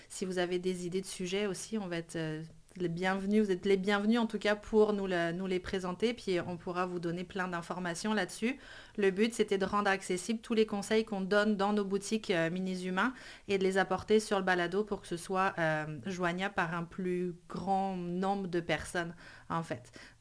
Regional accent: Brittany, France; now in Canada; je suis maman de deux enfants. Je suis française, bretonne même d'origine, puis je suis émigrée au Québec depuis 7 ans.

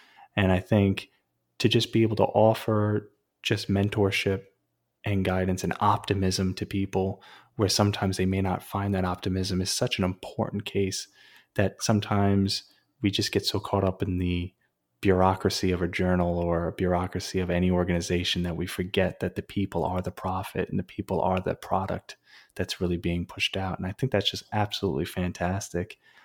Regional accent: United States; I was born in the United States, raised in the United States.

